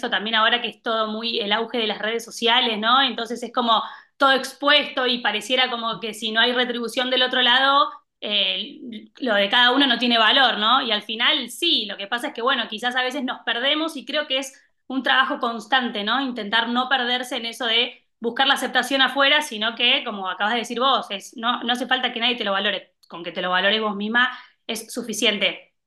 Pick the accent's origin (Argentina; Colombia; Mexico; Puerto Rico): Argentina; accent: Argentine; now in Madrid, Spain; soy argentina, por eso el acento raro que seguramente que me van a escuchar. Hace algunos meses me vine a vivir a Madrid con mi familia y bueno, tengo una marca de zapatos en Argentina